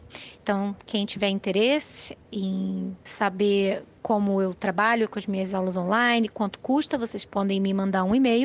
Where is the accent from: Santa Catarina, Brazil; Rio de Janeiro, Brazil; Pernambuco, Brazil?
Rio de Janeiro, Brazil; now in United States; na verdade, eu sou do Rio de Janeiro, mas eu estou morando nos Estados Unidos desde janeiro de 2018.